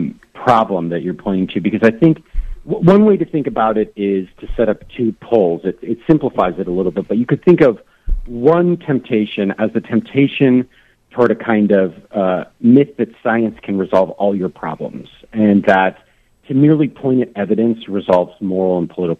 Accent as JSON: {"language": "English", "country": "United States", "said": "I can't speak to other countries, but as an American, I see a lot of us unwittingly sort of practicing an effort to remove evil from ourselves"}